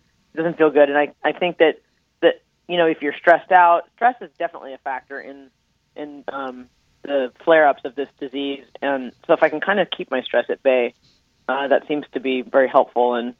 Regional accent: West Coast, United States; now in New York, United States; I'm from the West Coast, but I live in New York

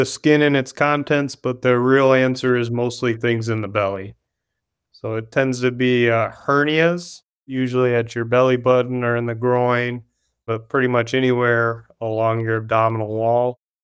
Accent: Wisconsin, United States; Yeah, so I grew up in Wisconsin.

